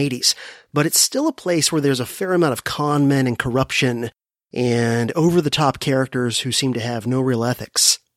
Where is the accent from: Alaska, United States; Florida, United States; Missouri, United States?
Florida, United States; Miami; also born or lived in Fort Lauderdale; Now, I grew up in the Miami area and then in the neighboring Fort Lauderdale area, one county up, as a little kid